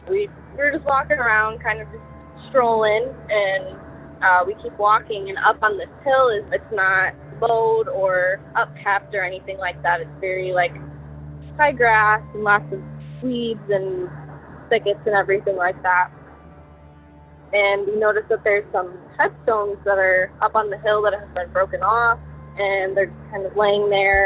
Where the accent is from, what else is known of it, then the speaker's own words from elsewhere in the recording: Michigan, United States; I'm from Southwest Michigan, and I had a couple stories to tell you today.